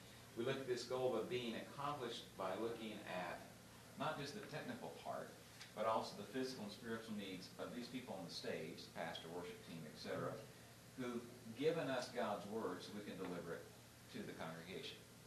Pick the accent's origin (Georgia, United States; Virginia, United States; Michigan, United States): Georgia, United States; Atlanta; I'm from Atlanta, so they kind of give you a perspective on that.